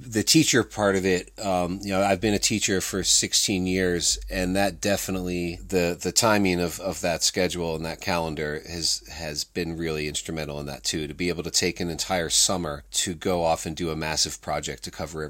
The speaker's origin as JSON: {"language": "English", "town": "Clarksburg", "region": "West Virginia", "country": "United States", "tie": "born there", "also_born_or_lived": "Colorado", "said": "and I was born in West Virginia, so I'll go back there. Born in Clarksburg, West Virginia."}